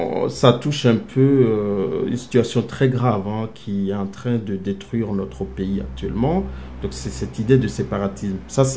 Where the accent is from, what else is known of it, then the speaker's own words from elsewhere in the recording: Moroni, Grande Comore, Comoros; also born or lived in Wani; Vous savez, je suis né à Wani en juin, mais j'ai passé toute mon enfance à Moroni.